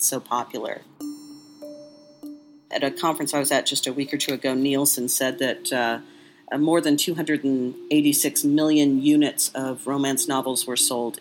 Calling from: Los Angeles, California, United States; I am a listener from Los Angeles, California.

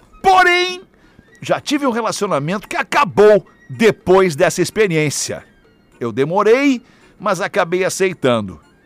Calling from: Joinville, Santa Catarina, Brazil; Acompanho o programa todos os dias no meu carro, sou de Joinville e amo vocês.

